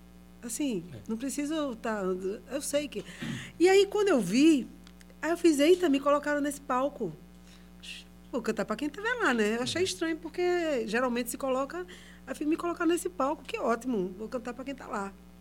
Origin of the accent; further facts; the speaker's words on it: Pernambuco, Brazil; eu sou de Jardim São Paulo e o bairro é um bairro próximo do Barro. Um bairro vizinho.